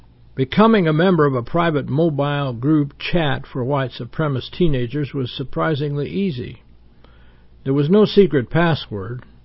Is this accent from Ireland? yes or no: yes; Ireland; All right, I'm from Ireland.